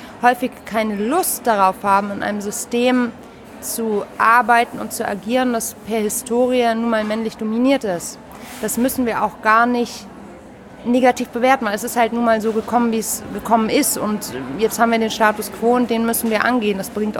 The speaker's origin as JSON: {"language": "German", "town": "Munich", "region": "Bavaria", "country": "Germany", "tie": "born there", "lives_now": "Hamburg, Germany", "said": "ich bin gebürtige Münchnerin, also es ist heute fast ein Heimspiel für mich, lebe aber seit einer ganzen Weile in Hamburg, bin 33"}